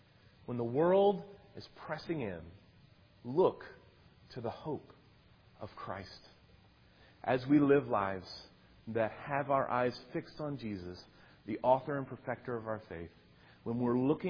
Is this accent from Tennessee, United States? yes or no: yes; Tennessee, United States; born or raised there